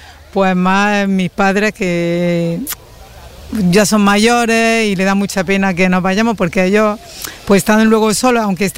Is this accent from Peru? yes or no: no; Granada, Andalusia, Spain; now in Valladolid, Spain; Digo, no, yo soy de Granada. Y pues nada, contamos eso de cómo yo me voy allí a Valladolid con el buen clima que hay aquí en Granada